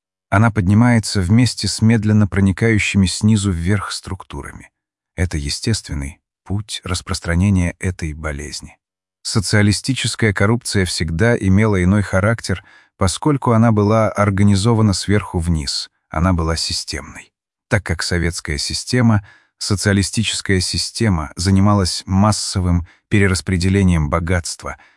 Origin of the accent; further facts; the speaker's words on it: Russia; когда я рос в России, я не мог сказать, кто украинец, кто русский, кто белорус.